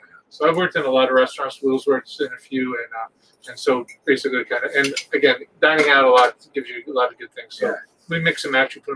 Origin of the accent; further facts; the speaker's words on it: Vermont, United States; I'm from Vermont.